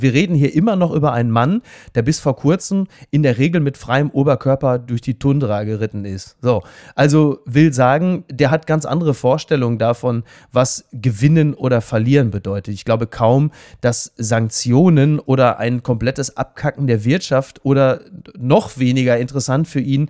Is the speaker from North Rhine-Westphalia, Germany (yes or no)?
yes; Henrichenburg, North Rhine-Westphalia, Germany; bei mir in meiner Hausbank in Henrichenburg, wo ich herkomme, auf meinem Dorf